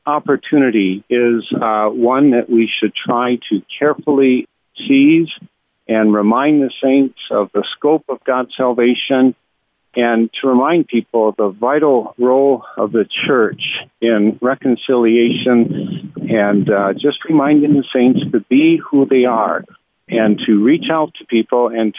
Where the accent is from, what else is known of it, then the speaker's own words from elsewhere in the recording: Greenville, Wisconsin, United States; I grew up in Greenville, Wisconsin, and I grew up in the years of Vince Lombardi.